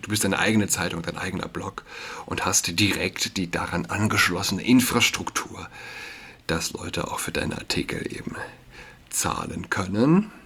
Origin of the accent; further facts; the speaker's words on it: Saarland, Germany; für mich als Saarländer